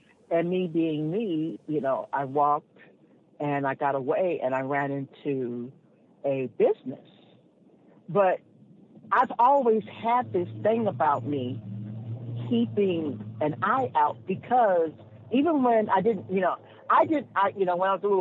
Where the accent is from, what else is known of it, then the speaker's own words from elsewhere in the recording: Los Angeles, California, United States; I'm like, look, I grew up in South LA, okay? And I grew up in a time where, you know, back in the day when we didn't even lock our doors.